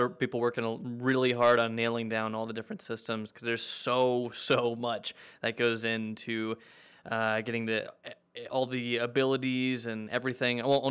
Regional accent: Georgia, United States; But because I was from Georgia and they were hiring locally for that role, I just got incredibly lucky.

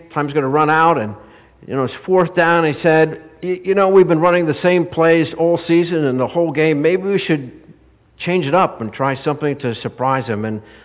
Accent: Pennsylvania, United States; I grew up in Pennsylvania, and in small town football is a big thing there

